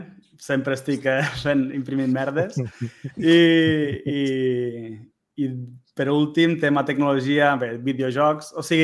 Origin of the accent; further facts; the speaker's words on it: Benissanet, Catalonia, Spain; tinc 27 anys i sóc de Benissanet.